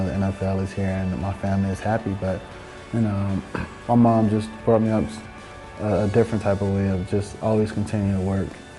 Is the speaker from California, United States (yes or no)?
no; Miami, Florida, United States; So growing up in Miami has been very beneficial to me. And it's just helped shape me into the person I am today.